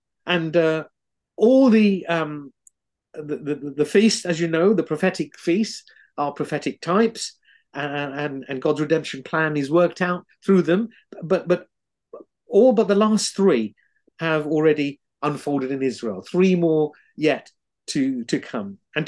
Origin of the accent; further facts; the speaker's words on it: Sri Lanka; now in United Kingdom; I came from Sri Lanka to the UK, and that's where I found the Lord Jesus.